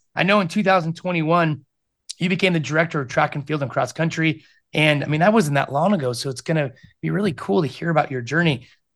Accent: Michigan, United States; And growing up in Michigan, Michigan State had this kind of just this aura around it.

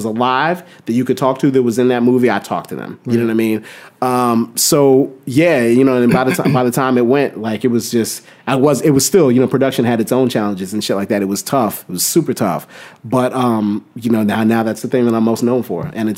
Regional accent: Midwest, United States; You know, they like, the folk, we're from the Midwest or whatever

